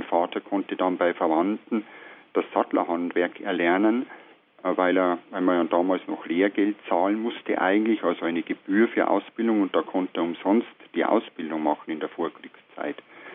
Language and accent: German; Hohndorf, Bavaria, Germany; ich stamme aus dem Westen der Diözese Regensburg im Städtchen Riedenburg, schon im Städtchen an der Altmühl geboren, in einem Dorf aufgewachsen, in einem kleinen Dorf mit 500 Einwohnern. Hohndorf, dieses Dorf im heutigen Landkreis Eickstedt. Geografisch gehört es zum bayerischen Jura, es ist eine sehr steinige Gegend.